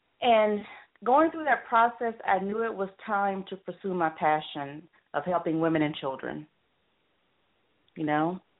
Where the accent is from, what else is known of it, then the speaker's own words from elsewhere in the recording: Mobile, Alabama, United States; I also have roots in Southern Alabama. I'm from Mobile, Alabama.